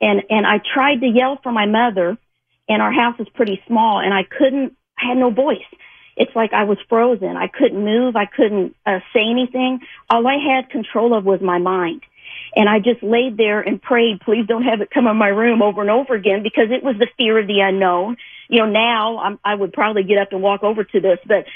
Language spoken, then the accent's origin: English; Rolla, Missouri, United States; And I grew up in Rolla, Missouri, you know, that's not too far from St. Louis.